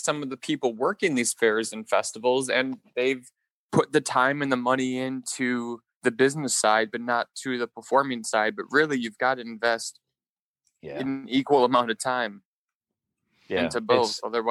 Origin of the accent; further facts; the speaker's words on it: Wisconsin, United States; Hey, man, I'm from Wisconsin, I'm okay with hay.